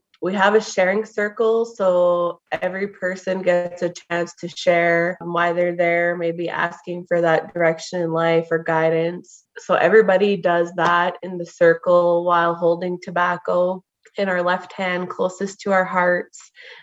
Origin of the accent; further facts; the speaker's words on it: Temiskaming First Nation, Quebec, Canada; I'm from Temiskaming First Nation, and I'm Bear and Loon Clan.